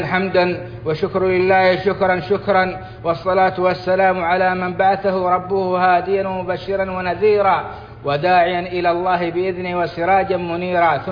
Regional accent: Saudi Arabia; من داخل بلادنا السعودية وخارجها

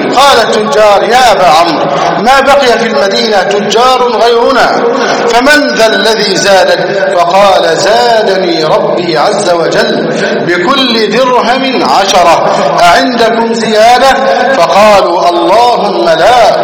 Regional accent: Egypt; نسأل الله سبحانه بأسمائه الحسنى وصفاته العلى أن يحفظ بلدنا مصر

